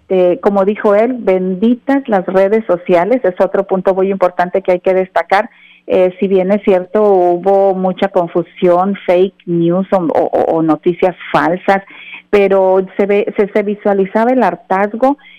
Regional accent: Nuevo León, Mexico; yo soy de Nuevo León

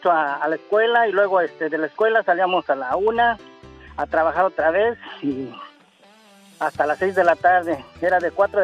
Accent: Chilpancingo, Guerrero, Mexico; Yo vengo de México, del estado de Guerrero, de la capital.

